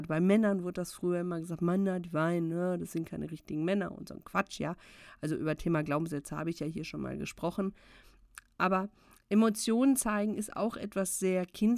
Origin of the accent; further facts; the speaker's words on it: North Rhine-Westphalia, Germany; ich bin im Ruhrgebiet groß geworden und wir hatten so einen typischen Aschehof, also Ruhrgebiet.